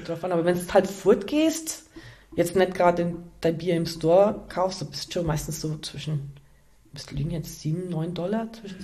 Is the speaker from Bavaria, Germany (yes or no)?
yes; Selb, Bavaria, Germany; now in Hawaii, United States; Urselber, durch und durch.